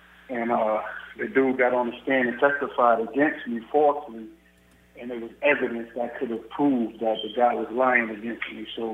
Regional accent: New Haven, Connecticut, United States; Well, I'm from New Haven, mm-hmm. And New Haven, Connecticut

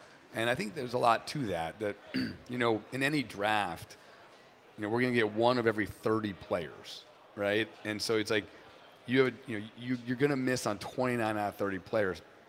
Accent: New Hampshire, United States; also born or lived in Boston; I was in Boston for a long time. I grew up in New Hampshire

